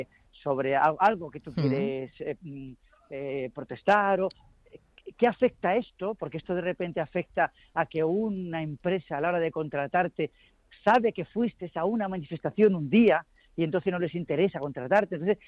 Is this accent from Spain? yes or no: yes; Málaga, Andalusia, Spain; born there; now in Madrid, Spain; cómo yo nací en Málaga, quise ser actor, vine a Madrid